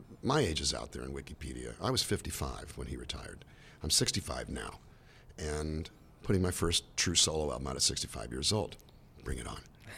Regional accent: Calexico, California, United States; I grew up in Calexico, California, on the Mexican border.

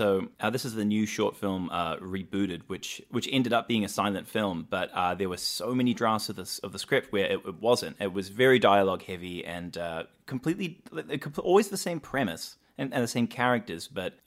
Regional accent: New Zealand; I grew up in New Zealand and it was just such a big thing when that was being produced.

